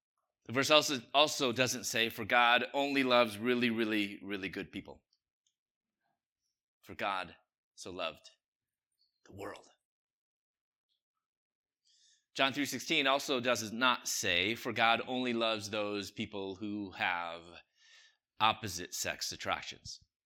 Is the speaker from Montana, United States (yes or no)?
no; Chicago, Illinois, United States; I'm originally from Chicago. I was going to dental school in Louisville.